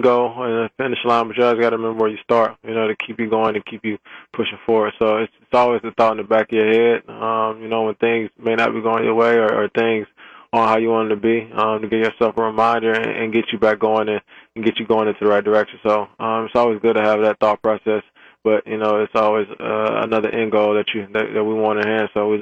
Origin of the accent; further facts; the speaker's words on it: Illinois, United States; I'm from Illinois, so I played in the snow a little bit.